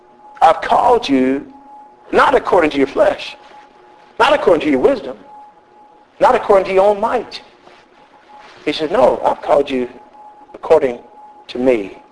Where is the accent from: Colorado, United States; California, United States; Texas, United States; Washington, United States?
Texas, United States; I can remember as a kid growing up in Texas and seeing these big tall trees that have been around for ages and ages and ages.